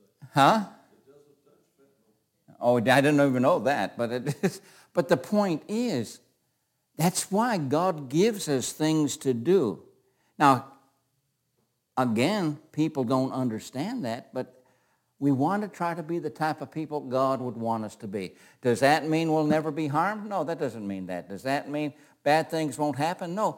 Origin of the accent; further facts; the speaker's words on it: United States; and by the way, I am so grateful I'm American, so don't misconstrue this.